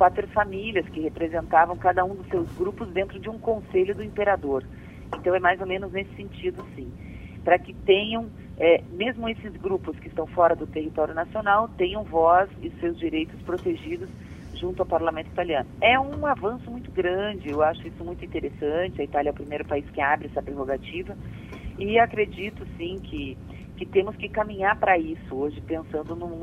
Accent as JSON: {"language": "Portuguese", "country": "Brazil", "said": "por mais que sou brasileira nata e tenha dupla cidadania"}